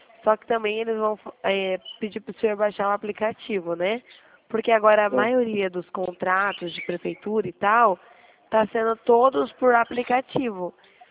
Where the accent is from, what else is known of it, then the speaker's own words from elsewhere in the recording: São Paulo, Brazil; Eu sou daqui do estado de São Paulo